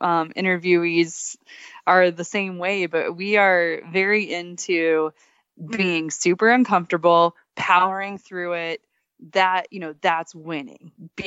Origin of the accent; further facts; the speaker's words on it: Texas, United States; I mean, I grew up in Texas, but I clearly thrive in the cold.